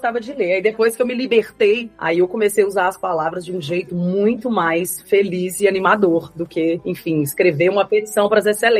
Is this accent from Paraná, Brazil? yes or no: no; Governador Valadares, Minas Gerais, Brazil; Eu sou de Governador Valadares, que é uma cidade no leste de Minas, assim, bem, bem conservadora, sabe?